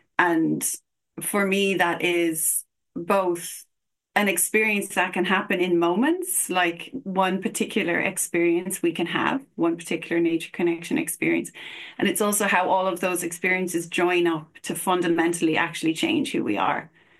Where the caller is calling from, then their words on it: Galway, Connacht, Ireland; I'm calling in from Galway in the west of Ireland, or Ayr.